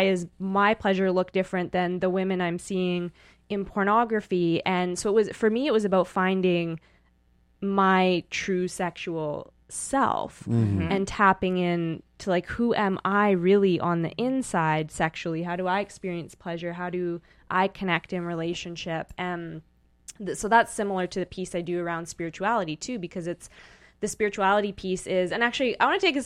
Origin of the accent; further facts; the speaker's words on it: Edmonton, Alberta, Canada; now in United States; I'm from Edmonton, Alberta.